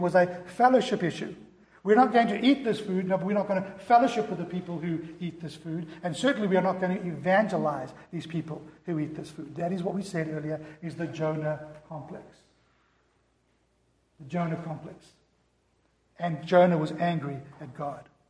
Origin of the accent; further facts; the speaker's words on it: South Africa; Growing up in South Africa